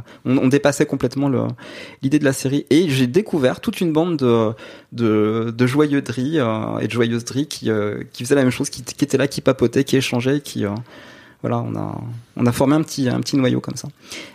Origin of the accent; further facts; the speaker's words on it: Nancy, Grand Est, France; Et je dis bah, je suis de Nancy